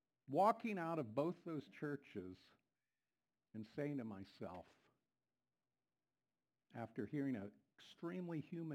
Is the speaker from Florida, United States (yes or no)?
no; Pennsylvania, United States; accent: Pennsylvanian; Did I say that right? I still have my Pennsylvanian accent.